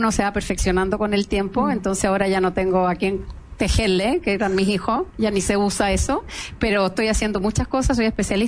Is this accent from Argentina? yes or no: no; Biobío, Chile; moved away as an adult; now in Santiago, Chile; porque yo viví hasta mis 23 años en la octava región. Estudié allá y todo, y luego me vine a Santiago cuando me recibí de mi carrera.